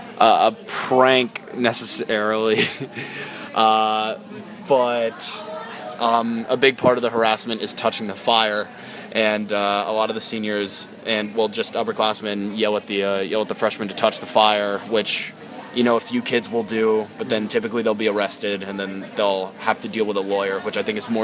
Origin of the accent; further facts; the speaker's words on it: Weston, Connecticut, United States; I'm from Weston, Connecticut.